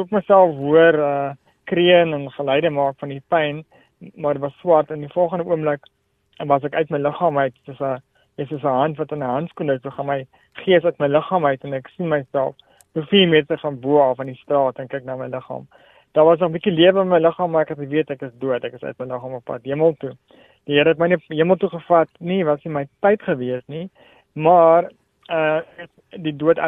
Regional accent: Western Cape, South Africa; Ek het groot geword in Portable in die Boland.

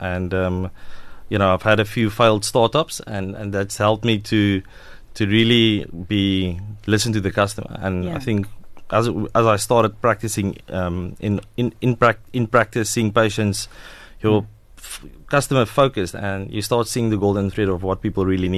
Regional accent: Bloemfontein, Free State, South Africa; accent: South African; So you might hear it in my accent, but I'm a boykie from Bloemfontein in the Free State. So grew up there, was in school there and university, and shortly after that went to Johannesburg

